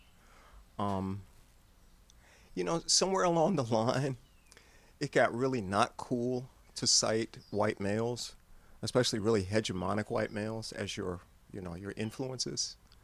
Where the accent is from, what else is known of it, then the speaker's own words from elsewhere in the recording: Ohio, United States; I'm from Ohio.